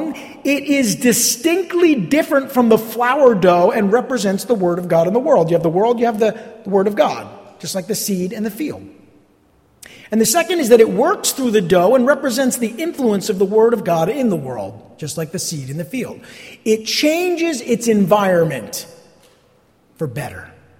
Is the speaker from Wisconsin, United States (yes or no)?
no; New Jersey, United States; I'm Italian. I'm from New Jersey. It was mandatory.